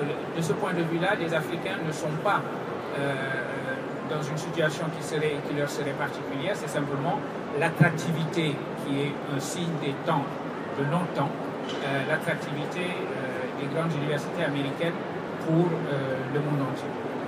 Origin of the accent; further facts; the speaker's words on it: Dakar, Senegal; au moment où je rentre chez moi à Dakar